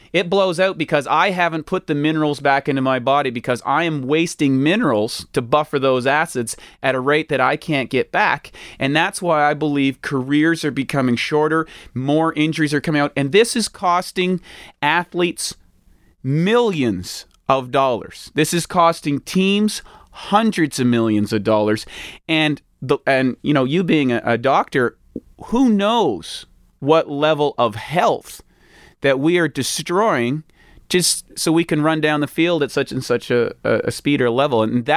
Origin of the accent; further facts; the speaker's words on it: Canada; I'm from Canada, and I was really into hockey